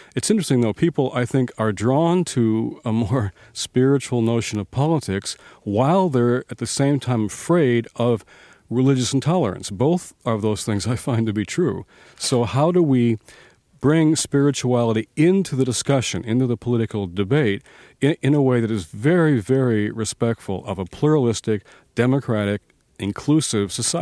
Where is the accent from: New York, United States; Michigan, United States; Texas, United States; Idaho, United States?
Michigan, United States; Detroit; Well, I grew up in Detroit, and you know, the home of Motown.